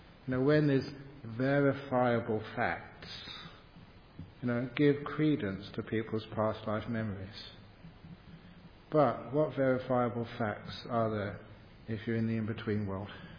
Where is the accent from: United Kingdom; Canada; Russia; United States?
United Kingdom; England; I grew up in England.